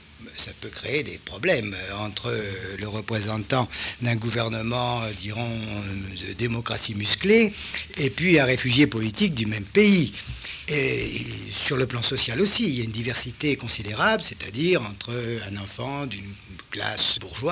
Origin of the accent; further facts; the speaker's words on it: Geneva, Switzerland; Bon, alors le premier accueil c'est moi qui l'ai fait avec lui en tant que Suisse de service et genevois de service.